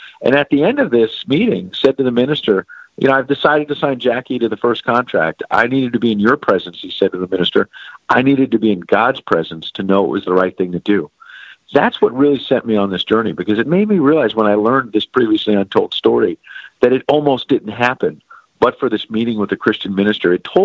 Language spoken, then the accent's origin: English; New York City, New York, United States; And growing up in New York City, I can tell you, pigeons are these dirty birds.